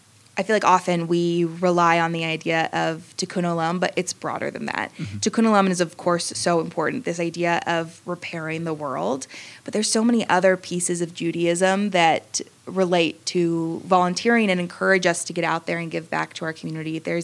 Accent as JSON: {"language": "English", "town": "Dallas", "region": "Texas", "country": "United States", "tie": "born or raised there", "said": "I grew up in Dallas, Texas, and went to Jewish preschool and Sunday school and Hebrew school my whole life"}